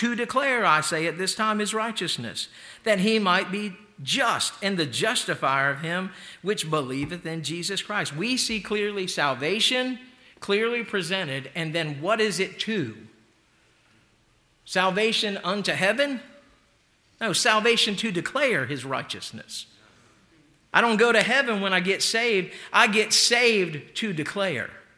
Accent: United States; and I'm an American, folks. I mean, I hope you understand, I love America

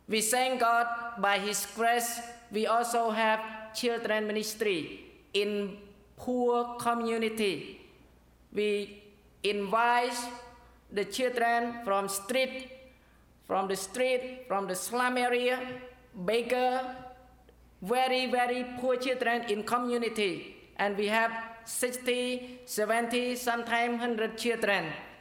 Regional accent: Cambodia; I am from Cambodia. I am a pastor of San Sok Baptist Church, Phnom Penh, Cambodia.

